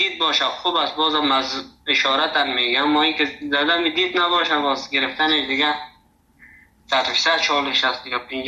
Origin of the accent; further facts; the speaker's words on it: Afghanistan; first language Dari; زبان دری به اصطلاح زبان مادریم است، فضل خدا مشکل نداره. ما همچنان زبان تحصیل ما زبان هزارگی را میفهمم، بلدیت دارم 100%. دیگه ازبکی را بلدیت دارم میفهمم